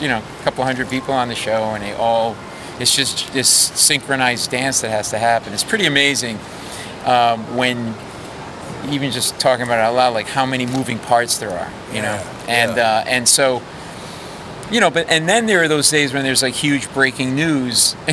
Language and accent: English; Providence, Rhode Island, United States; You know, I grew up in New England, in Providence. I'm a Red Sox, Celtics, Patriots, Bruins fan.